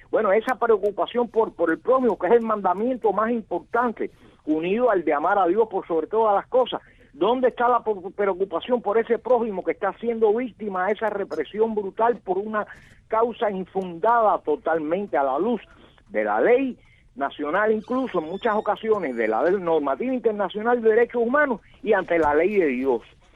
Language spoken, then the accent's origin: Spanish; Cuba; Nosotros, como cristianos, como cubanos, como defensores de derechos humanos, hemos hecho nuestra parte